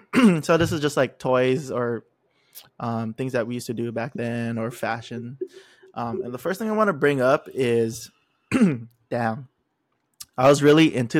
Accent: Waipahu, Hawaii, United States; Back in Waipahu. I went to middle school in Waipahu, so bro, this was so fun, but I used to play Pogs and this was a thing like with everybody there

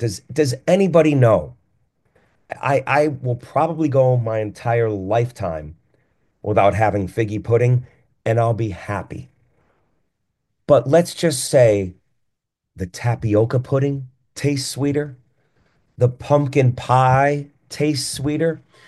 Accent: Hartford, Connecticut, United States; You know, growing up in Hartford, Connecticut, I used to go to Central Connecticut games quite a bit.

